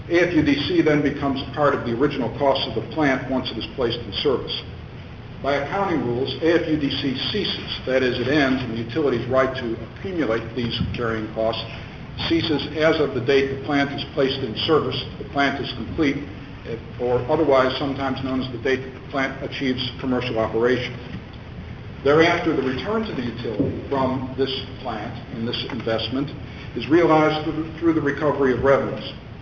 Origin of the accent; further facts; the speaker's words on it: El Paso, Texas, United States; I'm from El Paso. I represent the city of El Paso in this proceeding.